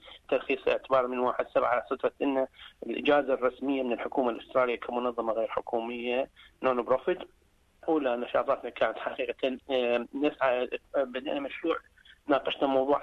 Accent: Iraq; now in Australia; احنا عراقيين احنا اول واخير عراقيين

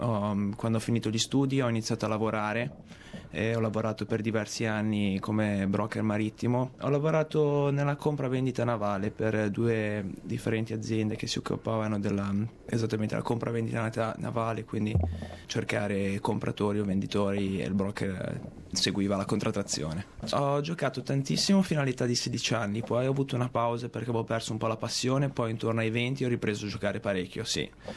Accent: Genoa, Liguria, Italy; Sono di Genova, ho 27 anni.

